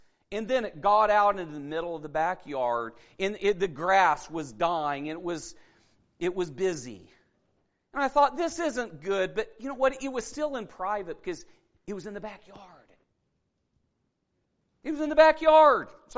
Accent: Oregon, United States; I came from Oregon, and we cared a little bit more about our yards.

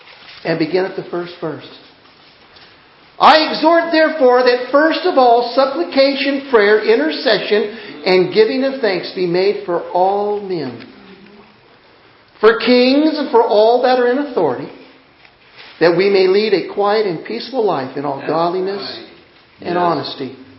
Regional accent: United States; born there; I'm glad I'm born here. I'm glad I'm an American.

